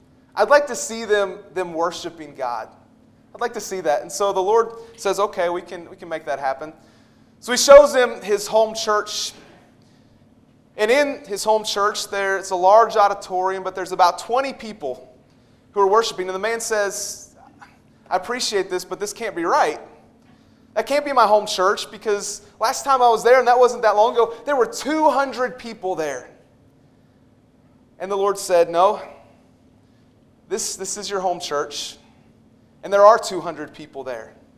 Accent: West Virginia, United States; Now, I grew up in West Virginia, and I know my audience

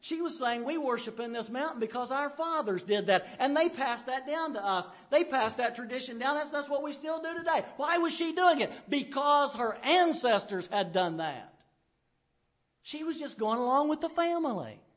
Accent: West Virginia, United States; Now I'm from Ritchie County.

